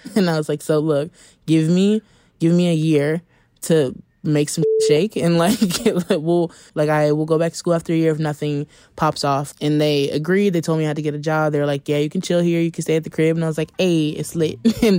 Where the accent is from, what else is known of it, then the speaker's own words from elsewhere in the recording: Alabama, United States; Like, I was from Alabama and it was so obvious.